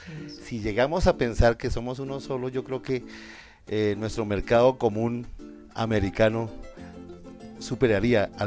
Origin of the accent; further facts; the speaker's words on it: Colombia; Yo no me imagino lo que siente uno colombiano fuera del país también